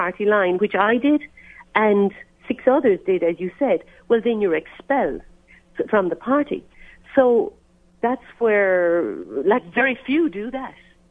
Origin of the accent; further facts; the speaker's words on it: Galway, Connacht, Ireland; I mean, look, I'm from Galway, the west of Ireland